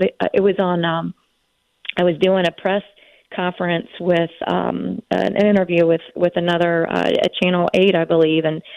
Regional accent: United States; As an American, I cannot be more saddened by the death of George Floyd

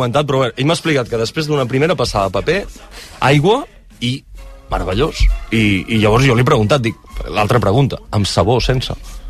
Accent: Catalonia, Spain; crec que em va fer més mal que no em reconegués com a català

